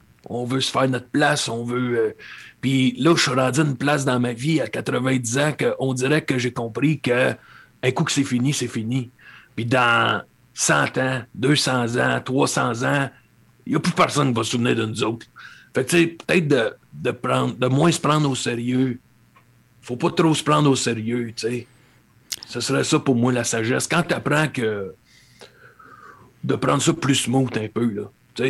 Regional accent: Montreal, Quebec, Canada; moi, j'ai des origines, tu sais, je viens d'Hochelaga Maisonneuve, là. C'est un quartier pauvre, là. Fait que je l'ai connu, moi, la grosse misère.

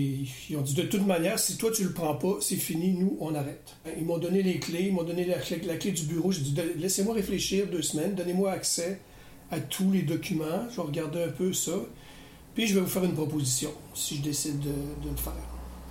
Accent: Quebec City, Quebec, Canada; Puis je suis un gars, j'ai été élevé à Québec.

